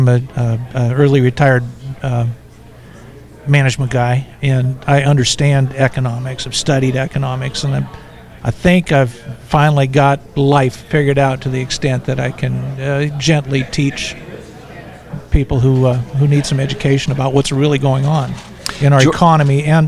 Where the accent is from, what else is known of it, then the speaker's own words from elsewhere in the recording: Montana, United States; Like I said, I'm from Montana, and my mission is to gently teach as many people as I can.